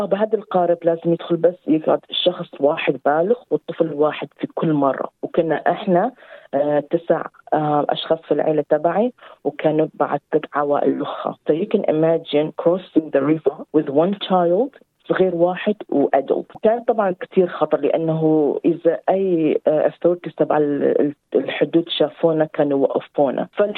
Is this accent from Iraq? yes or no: yes; Iraq; now in Australia; طلعنا من العراق قبل الحرب، وصلنا على تركيا. تركيا لما كنا بتقف بداية 91 قرر والدي بأنه نروح على اليونان